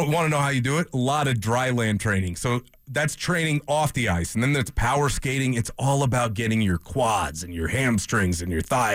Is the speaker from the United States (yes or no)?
yes; Chicago, Illinois, United States; growing up in Chicago in the height of the Jordan era, I was young